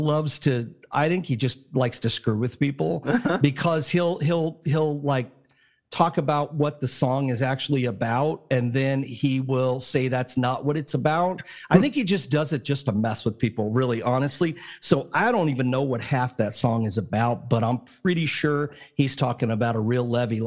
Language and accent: English; Decatur, United States; I grew up in Decatur, and there was one there.